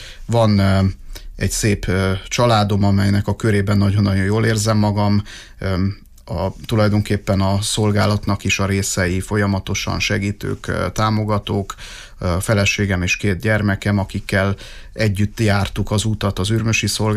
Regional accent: Cluj-Napoca, Cluj County, Romania; Kolozsváron születtem, az életem legnagyobb részét gyerekkoromnak, fiatalkoromnak ott éltem

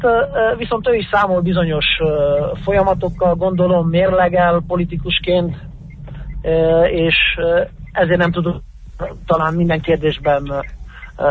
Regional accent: Cluj-Napoca, Cluj County, Romania; kolozsváriként úgy érzem, hogy nagyon sok mindenben előreléptünk.

